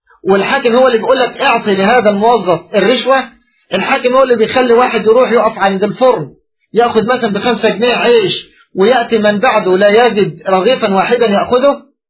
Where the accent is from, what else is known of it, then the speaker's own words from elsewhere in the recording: Egypt; ثم تمشي كما يقال عندنا في مصر 8 إلى ربع